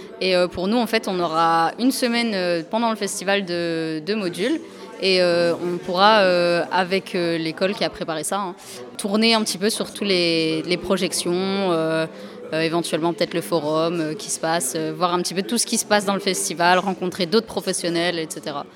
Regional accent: Roubaix, Hauts-de-France, France; j'ai 23 ans et je viens de Roubaix.

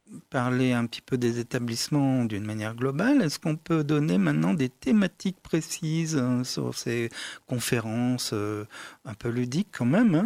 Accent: France; Ouais, nous on est français aussi.

